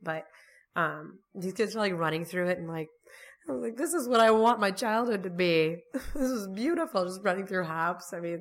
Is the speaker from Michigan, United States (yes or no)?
yes; Ludington, Michigan, United States; So I grew up in Ludington, Pentwater area, but then neighbors to Pentwater, there's a grocery store.